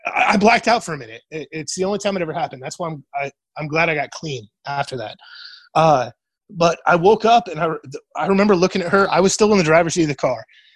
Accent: Grand Island, Nebraska, United States; also born or lived in Lincoln / Fremont; I grew up in Grand Island where I live now. I lived here till I was 21.

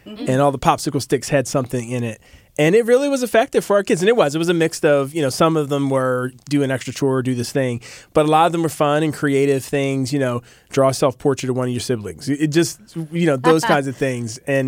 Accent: Philadelphia, Pennsylvania, United States; I'm from Philadelphia, so I always think about

